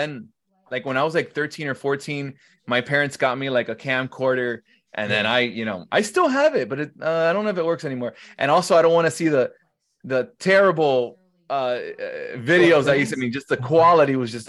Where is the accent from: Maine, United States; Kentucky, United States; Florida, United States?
Florida, United States; Miami; I'm from Miami, of course. And so we're Spanish down here. I'm Colombian Cuban.